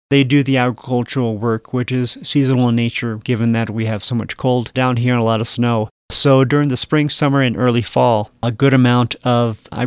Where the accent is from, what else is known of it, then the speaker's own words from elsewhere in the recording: Miami, Florida, United States; now in Colorado, United States; Originally, I was born and raised in Miami, Florida. So I moved out to Colorado in 1996 with my family.